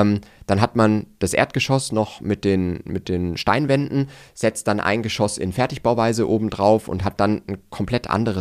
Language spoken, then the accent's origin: German; Nuremberg, Bavaria, Germany; ich bin ja aus Nürnberg oder wir haben hier den Sitz in Nürnberg